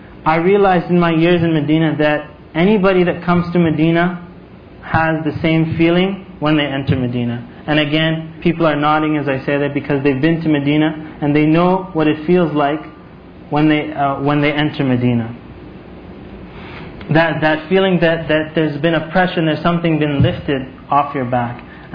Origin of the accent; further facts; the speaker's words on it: Canada; now in United States; To begin, growing up in Canada